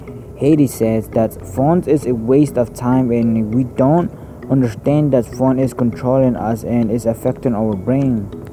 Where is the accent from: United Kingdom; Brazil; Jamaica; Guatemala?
Guatemala; now in Oakland, United States; I am 19 years old and I am from Guatemala.